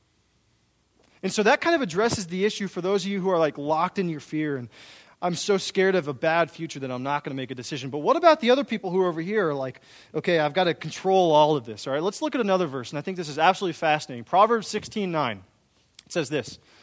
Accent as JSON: {"language": "English", "town": "Austin", "region": "Texas", "country": "United States", "tie": "born or raised there", "said": "I love my hometown of Austin, Texas, where I'm from. It's an incredible city."}